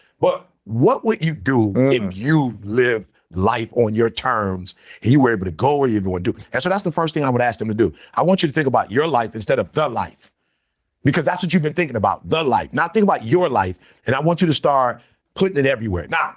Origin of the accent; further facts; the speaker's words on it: Detroit, Michigan, United States; We grew up in a working class home. We grew up in Detroit. We grew up blue collar.